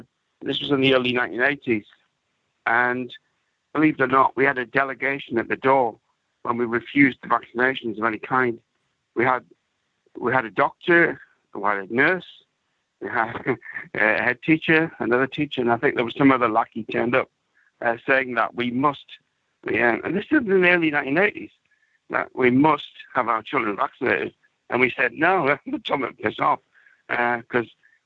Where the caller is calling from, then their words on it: North East England, United Kingdom; I live in Northumberland.